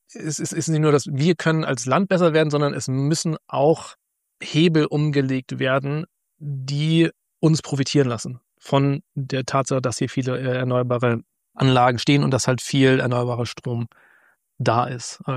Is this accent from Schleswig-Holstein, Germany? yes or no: yes; Schleswig-Holstein, Germany; als Schleswig-Holsteiner